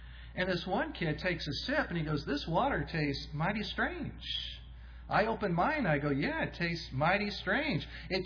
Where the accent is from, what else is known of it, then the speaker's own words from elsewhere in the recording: Van Nuys, California, United States; moved away; I'm originally from these parts. I grew up in the San Fernando Valley. Anyone else here grew up in, I grew up in Van Nuys.